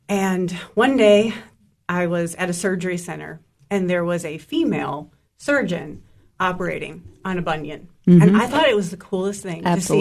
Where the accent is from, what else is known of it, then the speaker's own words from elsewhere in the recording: Ohio, United States; moved away as an adult; now in Tennessee, United States; So grew up in Ohio, did all my schooling, my residency in Ohio.